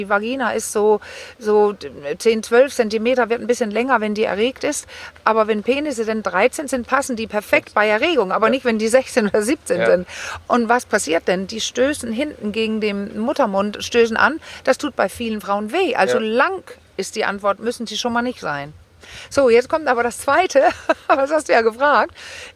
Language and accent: German; Denmark; ich bin Dänin.